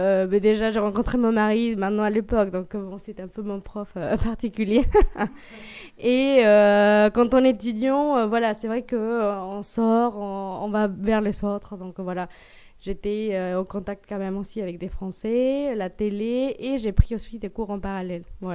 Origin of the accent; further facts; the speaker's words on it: Mexico; French is a second language; moved away as an adult; now in France; je suis née au Mexique, je suis restée jusqu'à ce que j'avais 25 ans. Donc, j'ai fait vraiment toute ma scolarité, toute ma famille vit là-bas. Et je suis venue en France pour faire un double diplôme d'études supérieures à Dijon